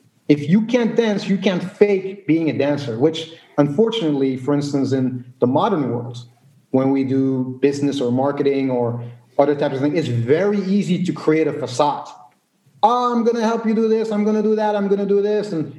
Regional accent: Belgium; I come from Belgium, which is a rich country.

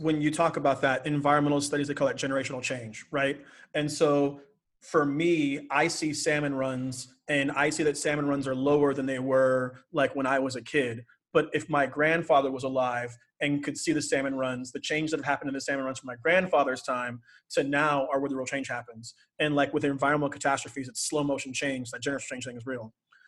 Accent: Seattle, Washington, United States; because like I'm from the Seattle area, and in particular, the industries in Seattle are very tech-based.

